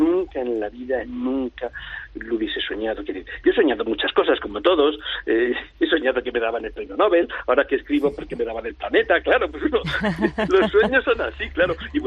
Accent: Spain; soy el primer español que tiene una isla con su nombre

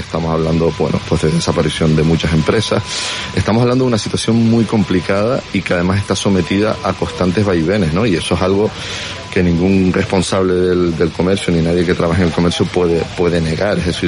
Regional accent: Canary Islands, Spain; los únicos que podemos comprar aquí somos los propios canarios

